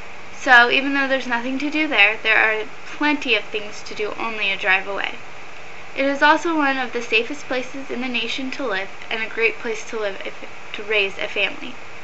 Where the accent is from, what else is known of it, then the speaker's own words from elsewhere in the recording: Santa Clarita, California, United States; I am 21 years old. I'm from Santa Clarita, California, and people don't usually know where that is until I say that it is very close to Magic Mountain